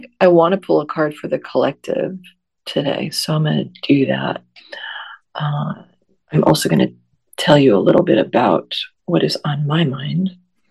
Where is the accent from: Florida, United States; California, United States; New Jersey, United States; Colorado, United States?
New Jersey, United States; growing up in New Jersey, like Kat did, and living there for a good portion of my life